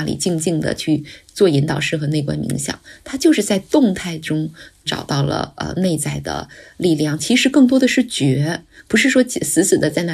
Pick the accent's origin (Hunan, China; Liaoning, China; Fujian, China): Liaoning, China; Anshan; 老家是鞍山，那个城市的名字就是以山为命名的，所以就是为群山环绕的。